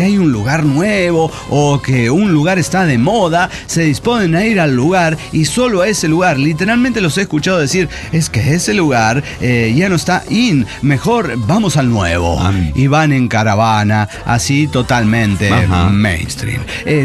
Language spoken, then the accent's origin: Spanish; Guadalajara, Jalisco, Mexico; a mí que soy tapatío, más tapatío que la Minerva